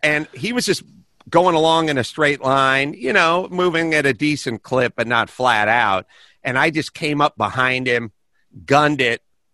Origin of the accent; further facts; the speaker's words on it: North Hollywood, California, United States; And I was like, I'm from North Hollywood.